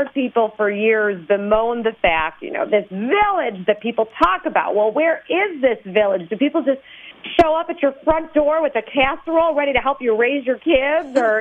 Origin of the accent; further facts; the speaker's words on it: Chicago, Illinois, United States; A friend of mine referred to me that way after my years in child care, and I hail from Chicago